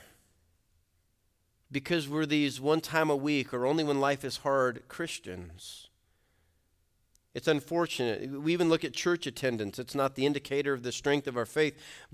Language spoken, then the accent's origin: English; Colorado Springs, Colorado, United States; If I were to go back to my boyhood, you have to forgive me. I grew up in Colorado Springs.